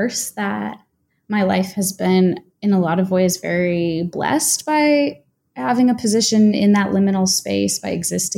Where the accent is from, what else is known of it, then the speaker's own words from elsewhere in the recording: United States; born there; a privilege, you know, that I have as an American-born white woman.